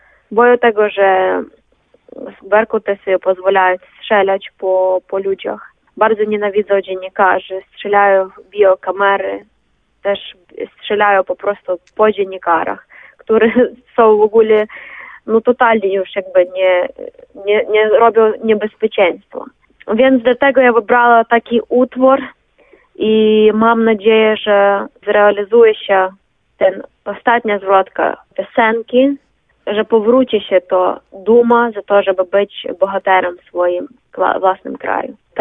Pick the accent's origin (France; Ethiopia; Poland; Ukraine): Ukraine; Polish is a second language; Bo my jesteśmy Ukraińcami, trzeba pamiętać o swojej przeszłości